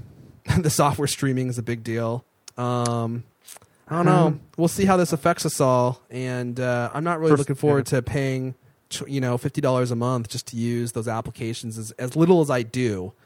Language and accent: English; Redmond, Washington, United States; I grew up in Redmond, Washington, where Microsoft is based.